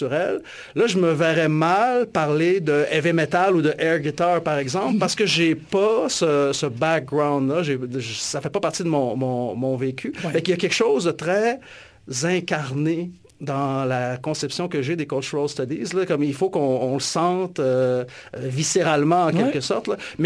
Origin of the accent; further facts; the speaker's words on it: Alma, Quebec, Canada; je suis originaire du Lac-Saint-Jean, tu sais, puis en grandissant dans les années 80 à Alma, on n'avait pas nécessairement accès à la musique underground.